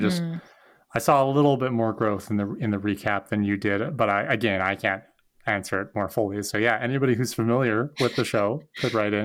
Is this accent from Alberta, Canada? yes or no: no; Thunder Bay, Ontario, Canada; You and I have been growing up in Thunder Bay